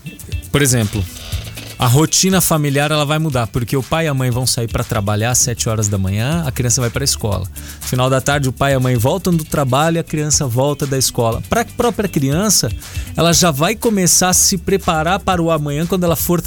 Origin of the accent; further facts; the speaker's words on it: São Paulo, Brazil; Sou de 78. Eu lembro que quando criança, na onde eu estudei, eu sou lá de São Paulo e eu estudei lá em Carapicuíba.